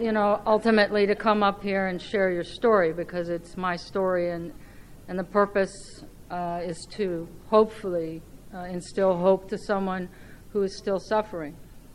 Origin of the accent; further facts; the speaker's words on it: South Miami, Florida, United States; moved away as an adult; I grew up in the South Miami area and went to school here. And moved when I was 19.